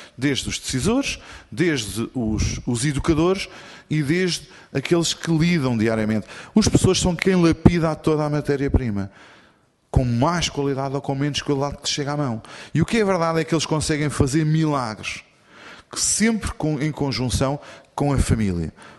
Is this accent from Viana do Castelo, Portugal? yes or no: no; Lisbon, Portugal; eu, como sou de Lisboa, gosto muito de cá vir